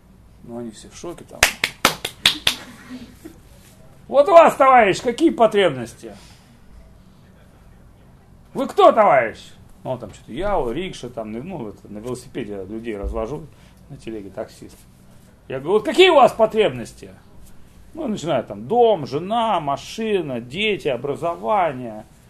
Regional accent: Russia; я из Ленин-Паривара … Значит, я из России приехал.

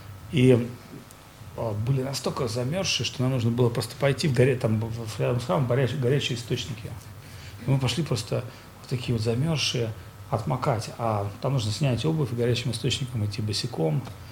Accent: Russia; Я спросил, откуда вы, из России? Я сказал, из России.

